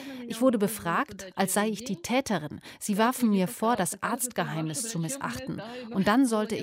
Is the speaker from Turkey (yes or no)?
no; Belarus; in unserem doch immer so friedlichen Belarus passiert, in meinem Heimatland.